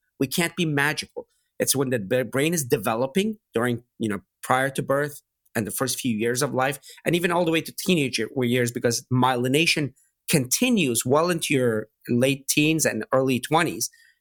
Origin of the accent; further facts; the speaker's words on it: Pittsburgh, Pennsylvania, United States; I remember growing up in Pittsburgh, going to McDonald's, having bacon, egg, and cheese sandwiches.